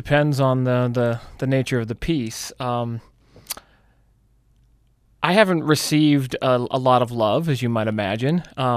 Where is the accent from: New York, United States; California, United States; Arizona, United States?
Arizona, United States; Tucson; I was raised in Tucson, and so I was raised around conservative friends and whatnot